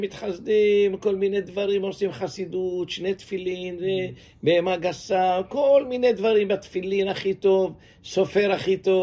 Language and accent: Hebrew; Jerusalem, Jerusalem District, Israel; כשהייתי ילד בירושלים, נפט זה היה מצרך יקר.